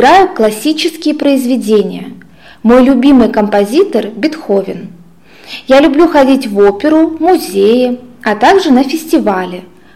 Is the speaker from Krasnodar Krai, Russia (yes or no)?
no; Tolyatti, Samara Oblast, Russia; now in Vienna, Austria; Мне 25 лет. Я из России, из города Тольятти. Но я живу в Австрии, в Вене.